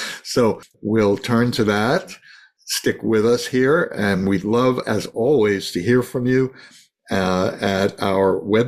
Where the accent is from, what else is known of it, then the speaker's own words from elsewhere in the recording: Brooklyn, New York, United States; I grew up when Fiorello LaGuardia was mayor, and in the midst of the high point, that's what I was born into in Brooklyn back in the 40s.